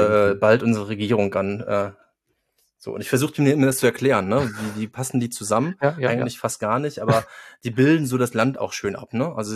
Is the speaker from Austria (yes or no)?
no; Cologne, North Rhine-Westphalia, Germany; Als Kölner